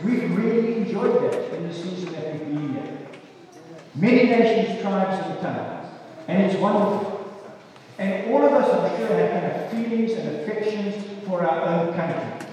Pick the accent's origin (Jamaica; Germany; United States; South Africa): South Africa; So who do you think you are? I'm a South African.